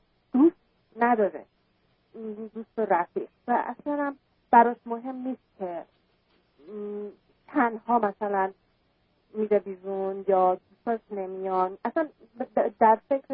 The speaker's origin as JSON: {"language": "Persian", "country": "Iran", "moved": "yes", "lives_now": "United States", "said": "ما 5 ساله که آمریکا هستیم، از ایران اومدیم"}